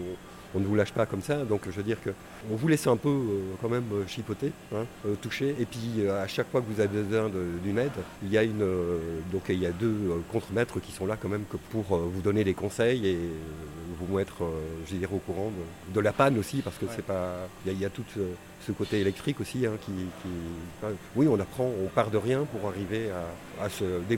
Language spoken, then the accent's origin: French; Belgium; also born or lived in Germany; J'ai d'abord commencé en Belgique, puisque je suis belge. Mais j'ai étudié en Allemagne, donc j'ai vécu 15 ans en Allemagne. Je suis parti au Canada aussi, où j'ai travaillé